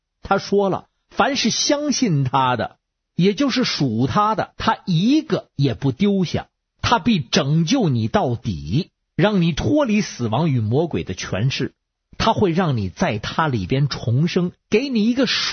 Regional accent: Beijing, China; 我是北京的…

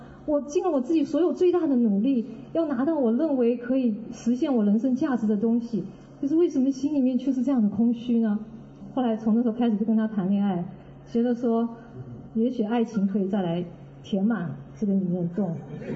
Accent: China; 我是出生在70年代左右，然后生活在一个比较典型的中国大陆知识分子家里面。我爸爸是在学校老师，我妈妈在图书馆工作。

